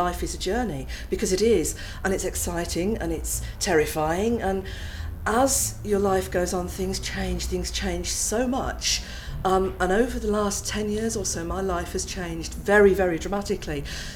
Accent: Birmingham, West Midlands, United Kingdom; I'm 48 years old and I'm from Birmingham.

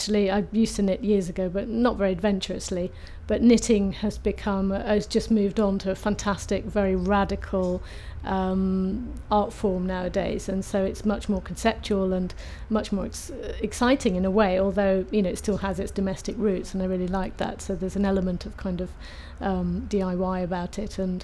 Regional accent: Birmingham, West Midlands, United Kingdom; My date of birth is the 17th of June 1965 and I'm from Birmingham.

